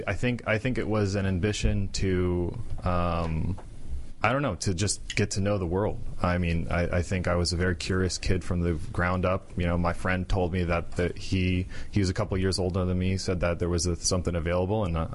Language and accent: English; Florida, United States; growing up in Florida, it was not a big city. You know, I can still remember riding my bike to school, listening to the ocean waves crashing on the way there.